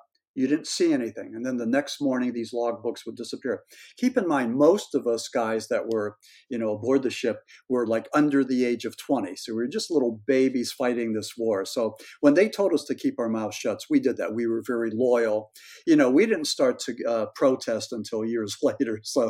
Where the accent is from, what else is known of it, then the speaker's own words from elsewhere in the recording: Missouri, United States; seeing is believing. So, and I'm from Missouri.